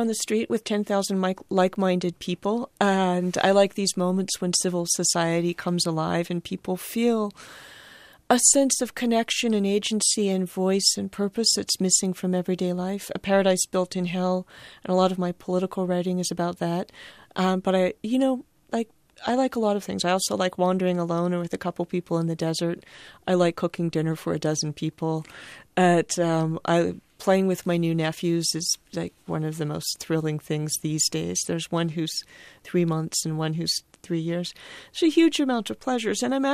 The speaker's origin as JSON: {"language": "English", "town": "Novato", "region": "California", "country": "United States", "tie": "born or raised there", "also_born_or_lived": "Paris", "said": "I went to Paris because growing up in the Bay Area, I grew up in Novato mostly."}